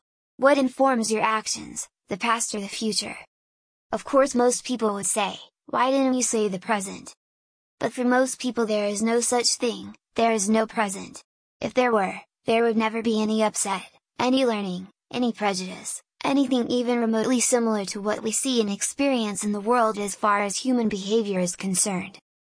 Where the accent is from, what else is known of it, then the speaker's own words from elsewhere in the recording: Hungary; I grew up in Hungary and I never saw bullying.